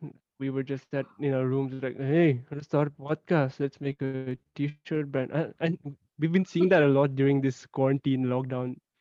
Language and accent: English; Delhi, India; born there; And I'm like, bro, I was born in Delhi.